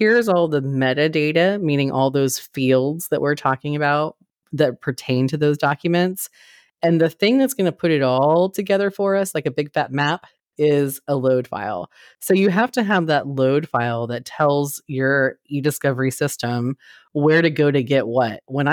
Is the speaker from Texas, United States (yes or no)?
yes; Texas, United States; Now, I am from Texas, and I don't even like beans in chili.